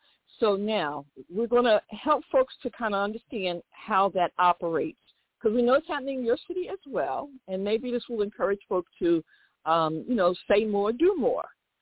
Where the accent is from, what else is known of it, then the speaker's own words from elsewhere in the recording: Philadelphia, Pennsylvania, United States; I mean, because, again, I'm from Philly, so I see this stuff all the time.